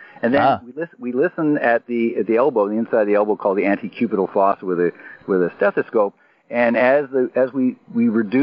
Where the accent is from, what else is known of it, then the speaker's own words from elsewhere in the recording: Canada; now in United States; I'm Canadian, so I'm American now. I'm a dualist